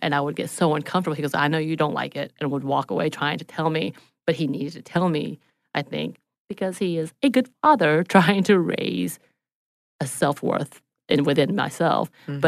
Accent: Georgia, United States; I'm like, I'm from LJ, Georgia.

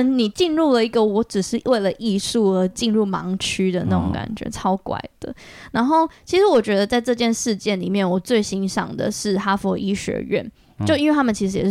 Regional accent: Taiwan; 我小时候在台湾长大的时候

